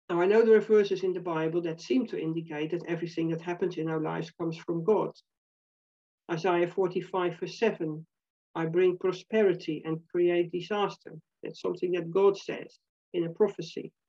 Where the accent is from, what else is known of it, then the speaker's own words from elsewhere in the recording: Netherlands; when I was a teenager, when I was growing up in the Netherlands.